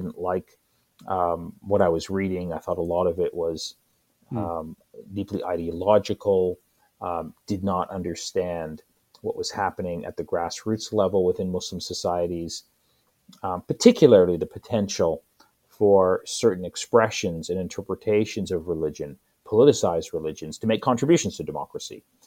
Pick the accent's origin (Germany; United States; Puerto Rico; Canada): Canada; when I grew up in Canada, secularism was broadly associated with a set of positive attributes.